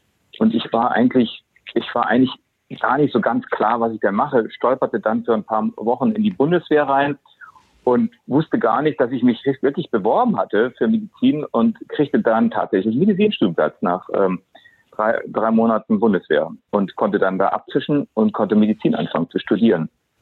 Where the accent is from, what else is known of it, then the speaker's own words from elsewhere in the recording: Hamburg, Germany; born there; Also ich bin geborener Hamburger, bin 58 Jahre alt, stamme aus einer Medizinerfamilie